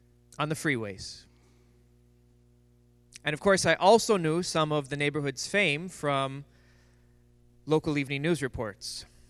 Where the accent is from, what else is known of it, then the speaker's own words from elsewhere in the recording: Woodland Hills, California, United States; I was born and raised in Woodland Hills in the San Fernando Valley.